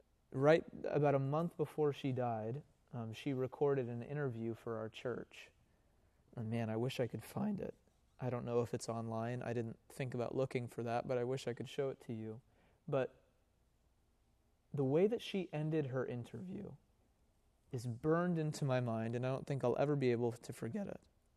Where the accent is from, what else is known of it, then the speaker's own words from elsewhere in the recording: Louisville, Kentucky, United States; she was a leader at a church that I grew up at in Louisville, Kentucky.